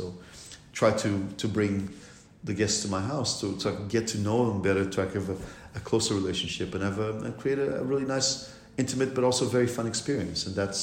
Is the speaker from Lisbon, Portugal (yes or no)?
yes; Lisbon, Portugal; the restaurant is inspired by Lisbon, my hometown, and Lisbon is a really fun city, but it has a lot of culture, a lot of history.